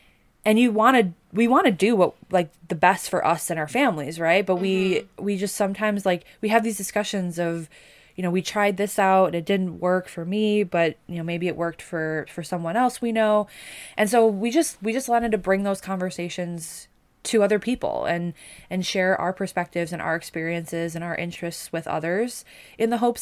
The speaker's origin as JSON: {"language": "English", "town": "Buffalo", "region": "New York", "country": "United States", "said": "we are from Buffalo, New York, so there's not much we do outside in the winter, but we do enjoy summers in Buffalo."}